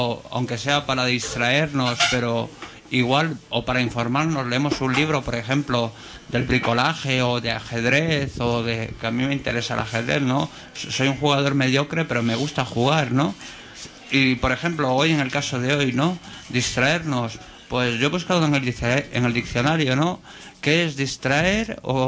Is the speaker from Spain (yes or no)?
yes; Galicia, Spain; Yo parlo una mica catalán, ¿no? Pero yo soy gallego, ¿no?